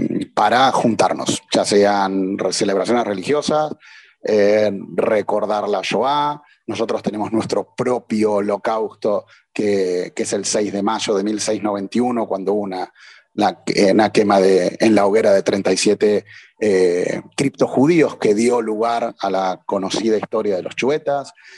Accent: Argentina; accent: Argentine; now in Mallorca, Spain; Mi acento no es mallorquín, claramente es argentino

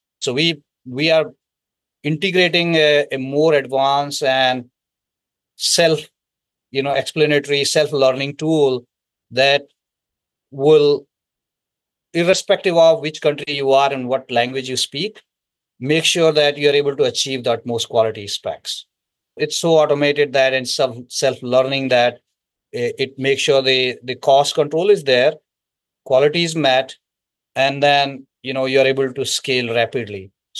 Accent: Almora, Uttarakhand, India; Yeah, so I'm originally from India, northern part of India, place called Uttarakhand. And I'm from a small town, Manan, Almora. That's the foothills of Himalayas.

